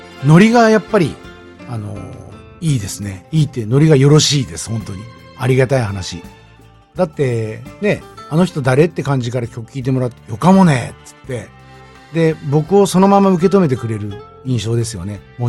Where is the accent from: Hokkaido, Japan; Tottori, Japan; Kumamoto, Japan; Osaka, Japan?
Kumamoto, Japan; 僕は熊本市の下通りで生まれて、繊維問屋街があるんですけど、街中で生まれ育ったんですけど、